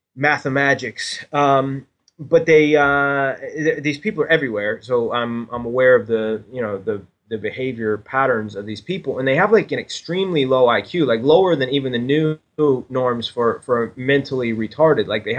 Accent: Columbus, Ohio, United States; settling them in Ohio, mainly in Columbus, which is my hometown

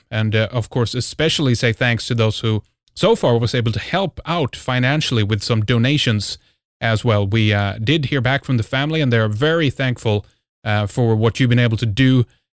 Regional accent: Sweden; This is Red Ice Radio and … from Sweden.

